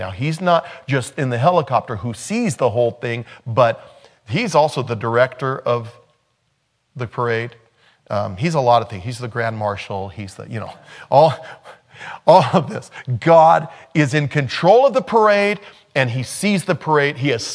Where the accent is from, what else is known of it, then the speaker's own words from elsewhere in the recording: United States; You can't, well, I'm an American, so I'm Christian.